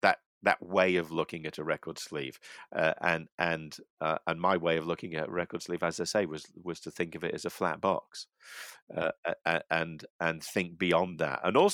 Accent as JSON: {"language": "English", "town": "Liverpool", "region": "North West England", "country": "United Kingdom", "tie": "born or raised there", "said": "My parents were from Liverpool, in fact, and up to the age of 11, until I went to grammar school, all of my experience of a large city was based around Liverpool, and I grew up in the 60s"}